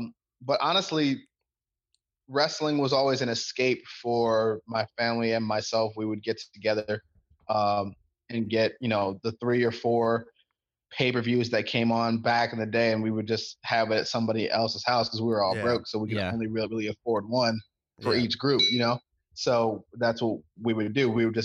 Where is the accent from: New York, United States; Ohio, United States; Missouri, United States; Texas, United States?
Ohio, United States; Cleveland; growing up in Cleveland when I was there, was a time in the city where they sort of just let it go to hell.